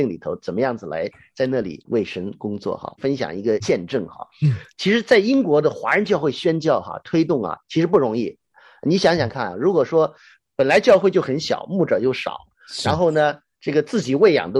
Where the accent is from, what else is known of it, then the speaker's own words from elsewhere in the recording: Hong Kong; now in United Kingdom; 虽然我们是香港来的，但是到了这里，在异地他乡